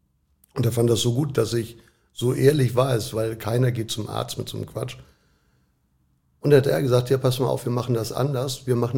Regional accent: Hamburg, Germany; Damals in Hamburg war es Schnellsen, Niendorf, so die Ecke. Da sind wir oft hin und her gezogen.

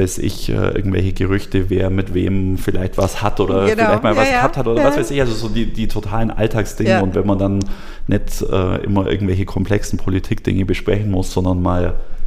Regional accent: Niederraunau, Bavaria, Germany; Und so ist dann in meinem Heimatdorf Niederraunau so eine Tradition entstanden

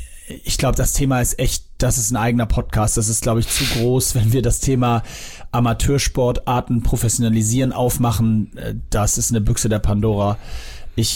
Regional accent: Sylt, Schleswig-Holstein, Germany; Ich bin auf Sylt aufgewachsen quasi.

